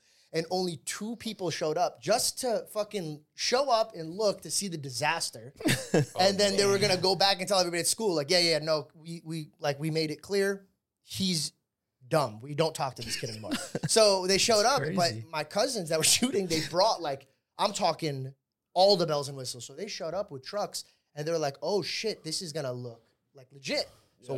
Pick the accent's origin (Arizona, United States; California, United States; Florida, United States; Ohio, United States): Arizona, United States; also born or lived in Chicago; I was born in Chicago, but raised in Arizona.